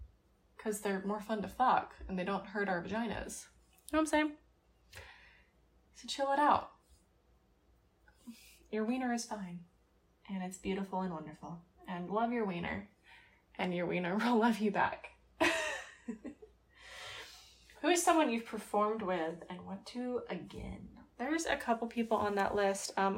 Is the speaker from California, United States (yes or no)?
yes; California, United States; also born or lived in Iowa; Nope! I'm not from Iowa. I am a California girl, but I did live in Iowa my sophomore year of high school.